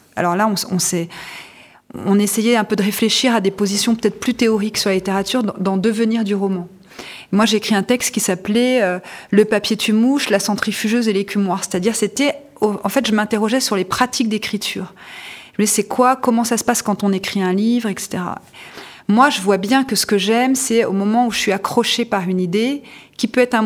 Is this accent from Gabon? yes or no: no; Le Havre, Normandy, France; also born or lived in Toulon; Le fait que j'ai passé 18 ans au Havre, je suis née à Toulon. Je veux dire, la mer est un espace extrêmement important chez moi, y compris symboliquement, parce que je suis d'une famille où les hommes étaient marins au long cours.